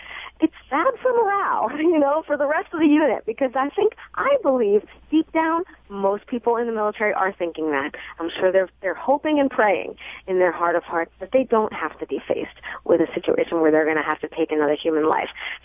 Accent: New Jersey, United States; It's because I'm from Jersey. I talk fast.

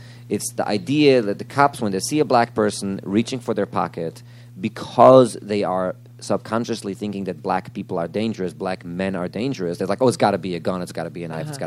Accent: Brooklyn, New York, United States; You know, growing up in Brooklyn and in the Hasidic community, I never met Palestinians

